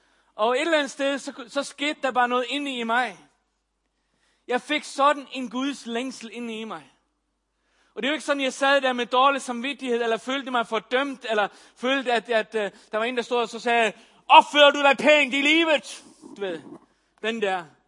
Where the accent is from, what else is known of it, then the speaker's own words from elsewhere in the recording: Faroe Islands; now in Denmark; Jeg personligt er født og opvokset på Færøerne.